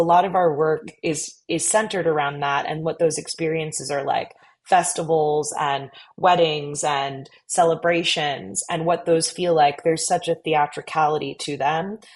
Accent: Inya, Paphos District, Cyprus; my family in Cyprus, we're from Inya, very small village. My family, they've been subsistence farmers

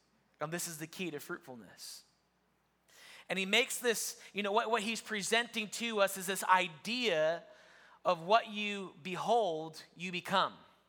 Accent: Ohio, United States; You know, I remember growing up in Ohio, actually, in a portion of my life in Ohio, we had a garage

